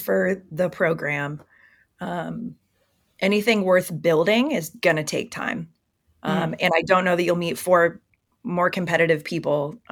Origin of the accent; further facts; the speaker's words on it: Indiana, United States; And I'm from Indiana, right? So Purdue, Ball State, that was home.